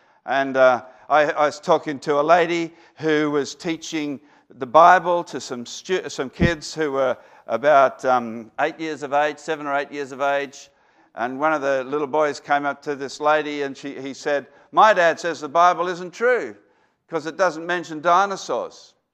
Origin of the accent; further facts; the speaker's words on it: Brisbane, Queensland, Australia; And I'm from Brisbane.